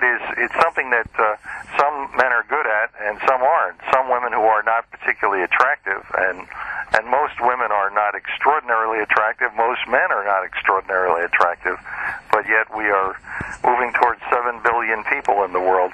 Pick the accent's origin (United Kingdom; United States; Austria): United States; Philadelphia, Pennsylvania; As a young boy growing up in Philadelphia, my mother and dad were deaf, and so I was fascinated by sign language